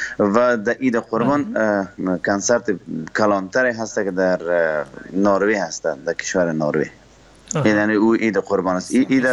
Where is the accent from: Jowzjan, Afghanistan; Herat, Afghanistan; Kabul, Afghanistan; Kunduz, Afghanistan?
Herat, Afghanistan; born there; accent: Herati; میام چندین بار اومدم به شهر زیبای هرات، در زادگاه من